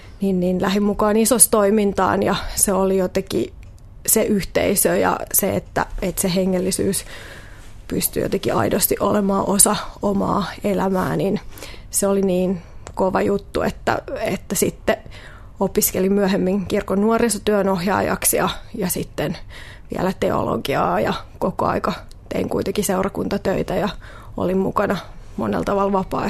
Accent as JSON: {"language": "Finnish", "town": "Vantaa", "region": "Uusimaa", "country": "Finland", "said": "No mä oon kotoisin tuolta Itä-Vantaalta Hakunilasta, jotkut sanoo, että pahamaineisesta Hakunilasta."}